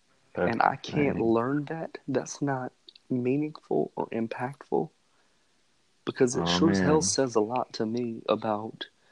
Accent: Albany, Georgia, United States; some work in Albany. And it was one of the only times that he really ever admitted defeat was in my hometown.

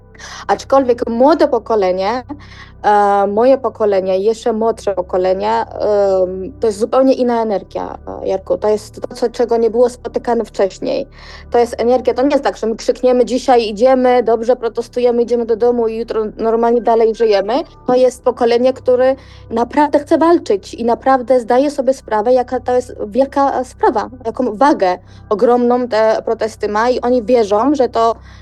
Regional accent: Georgia; Polish is a second language; Jako ja może powiem, jako Gruzinka, czuję się zdradzona przez naszego rządu

